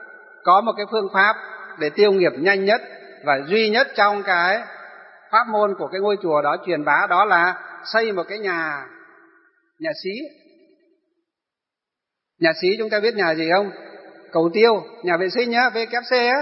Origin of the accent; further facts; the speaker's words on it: Hòa Bình, Vietnam; ở tỉnh Hòa Bình á, quê hương của tôi á. Đúng là cái nơi nó xa xôi.